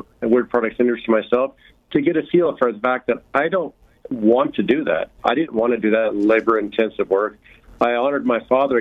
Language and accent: English; Washington, United States; Well, I came originally from Washington State, a tiny town on the Great Peninsula known for lumber products.